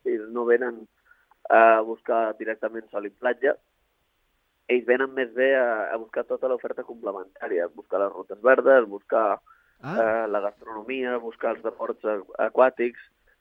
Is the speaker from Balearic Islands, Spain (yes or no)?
yes; Formentera, Balearic Islands, Spain; tots els que som de Formentera i hem volgut viatjar